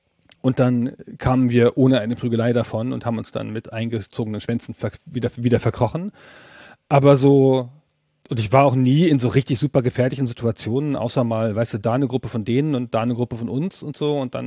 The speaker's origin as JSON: {"language": "German", "region": "Lower Saxony", "country": "Germany", "said": "Und in Südniedersachsen, wo ich herkomme, also Holzminden, Uslar, Göttingen, so diese Gegend, das Bermuda-Dreieck zwischen Hannover und Göttingen und Braunschweig, so."}